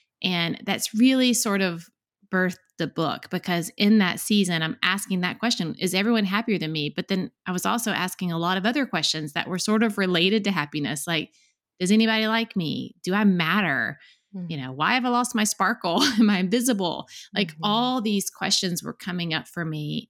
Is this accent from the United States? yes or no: yes; Tennessee, United States; move back to my hometown, which is outside of Chattanooga, Tennessee.